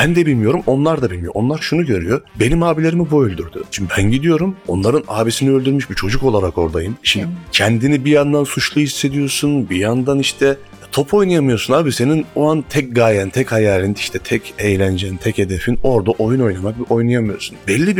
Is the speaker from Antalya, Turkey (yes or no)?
no; Adana, Turkey; moved away as an adult; also born or lived in Erzurum; now in Istanbul, Turkey; Erzurum'da doğdum. Erzurum'da çok kısa bir süre yaşadık. Ondan sonra ailem Adana'ya taşındı. Ben Adana'da ilkokul, ortaokul, lise okudum. Devamında da İstanbul'a taşındım.